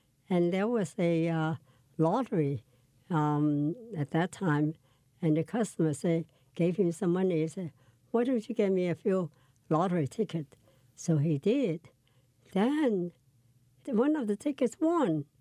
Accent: Hong Kong; because I came from Hong Kong. And, you know, Hong Kong has very good food.

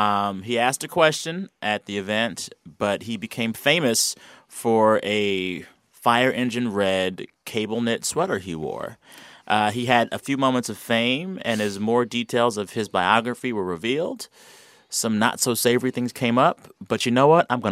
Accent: Texas, United States; that I, as a Texan, am not really into queso. I'm just not.

